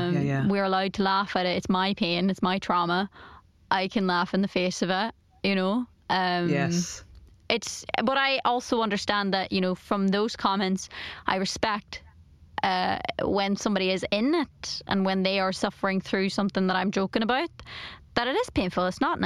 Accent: Ireland; I'm Irish, like I will have a fear of being an egotist

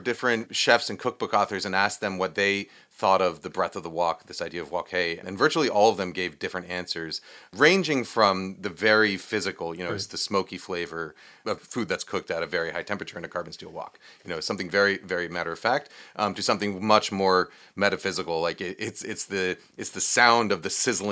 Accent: New York, United States; I grew up in New York, and we grew up eating Cantonese and Hong Kong-inspired Chinese-American food in Chinatown, right?

